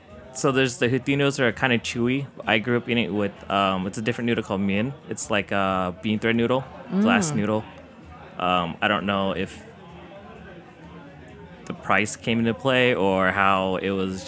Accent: Westminster, California, United States; Well, I was born in the U.S. I grew up in Orange County, Little Saigon.

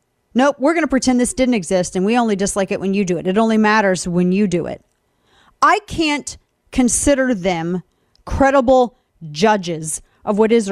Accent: St. Louis, Missouri, United States; In my hometown in St. Louis, when they had riots, and this was Antifa and Black Lives Matter together, buildings were getting burned.

